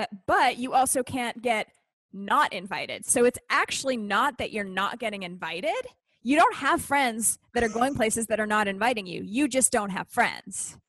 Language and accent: English; Canada; I grew up in Canada.